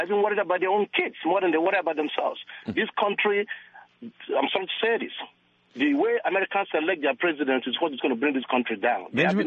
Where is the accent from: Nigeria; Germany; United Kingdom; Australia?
Nigeria; moved away as an adult; now in United States; I'm from Nigeria. I have to say that you are not alone in this aspect. I came to the United States 22 years ago